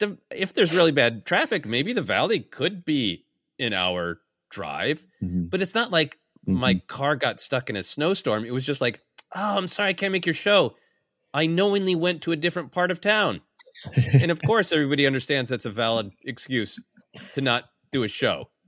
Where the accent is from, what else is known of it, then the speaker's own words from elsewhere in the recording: Minnesota, United States; now in Los Angeles, United States; So when I was first here and talking to a lot of people and telling people I was from Minnesota, like, oh, good.